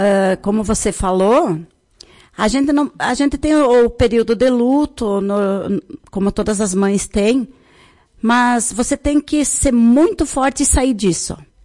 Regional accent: Ibiaçá, Rio Grande do Sul, Brazil; como eu sou de lá da região de Ibiaçá

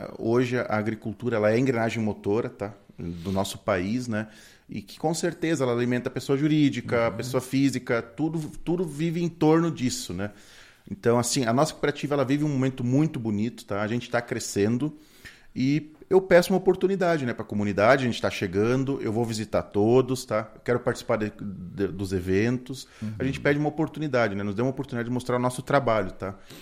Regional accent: Selbach, Rio Grande do Sul, Brazil; Eu sou natural de Selbach.

